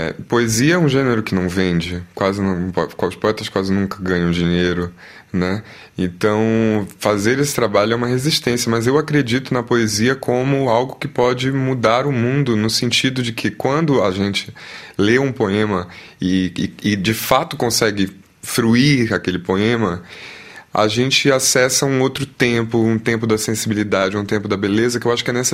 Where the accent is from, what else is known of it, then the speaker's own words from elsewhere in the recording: Belém, Pará, Brazil; born there; Então eu fiz em Belém, que é a cidade onde eu nasci, e em São Paulo.